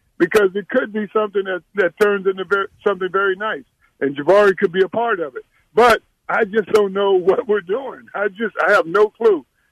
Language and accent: English; Houston, Texas, United States; I grew up in Houston rooting for the Rockets since they played in Hawthorne's Pavilion, right?